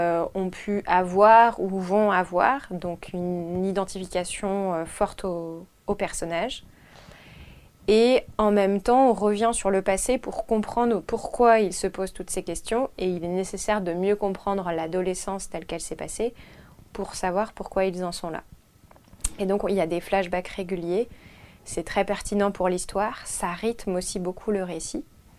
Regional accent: Brest, Brittany, France; Donc, moi, je viens de Brest

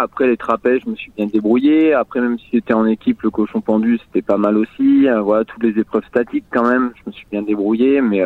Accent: Brittany, France; comme je suis breton d'origine, je m'étais dit que la pluie, ça me dérangerait pas

